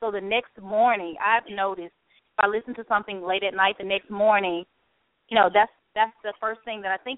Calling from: Brentwood, Tennessee, United States; I'm actually calling from Tennessee, Brentwood, Tennessee.

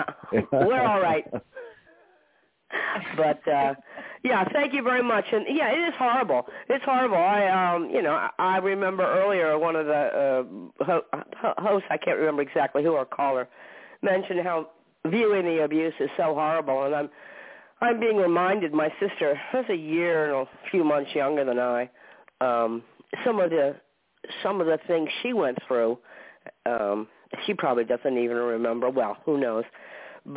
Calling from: Maine, United States

